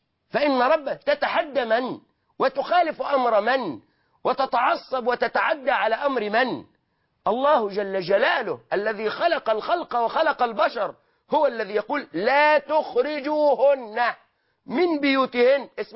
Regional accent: Egypt; نحن في واقعنا كمصريين

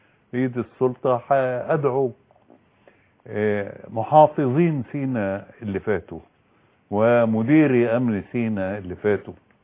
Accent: Egypt; الاساس هو احنا كمصريين

